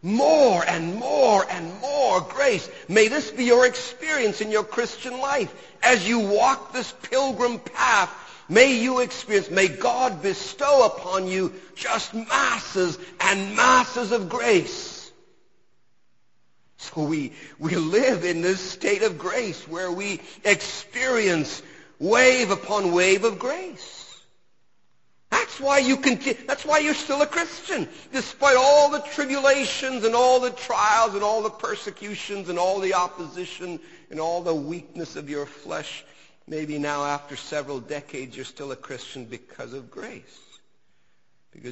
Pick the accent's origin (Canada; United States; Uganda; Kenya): Canada; Ontario; We live in Canada. We live in this country. We're Canadian citizens.